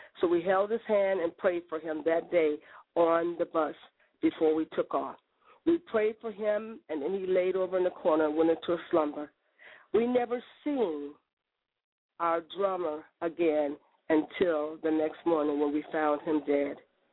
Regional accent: Gary, Indiana, United States; And when she found out I was from Gary, Indiana, she summoned me to her court to a private dinner with just us two.

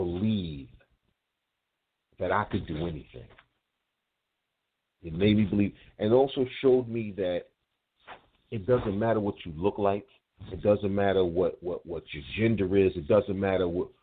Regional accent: Brooklyn, New York, United States; I'm from Brooklyn, New York.

